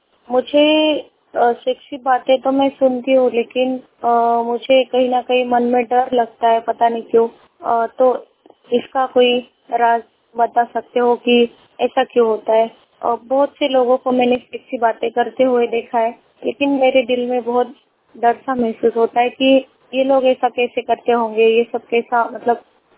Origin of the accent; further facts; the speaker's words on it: Nanded, Maharashtra, India; मैं नांदेड़ महाराष्ट्र से हूँ